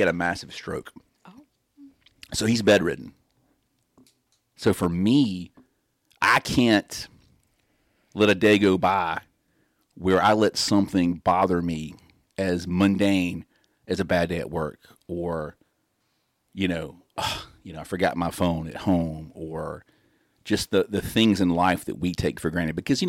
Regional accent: Bessemer, Alabama, United States; I grew up in Bessemer, Hueytown. I went to Davis Middle School, played football at Davis. I was supposed to go to Lanier, but I lived in Bessemer.

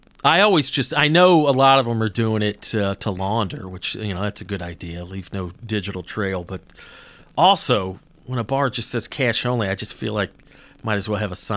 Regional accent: Georgia, United States; I had no idea about Jewish culture growing up in North Georgia.

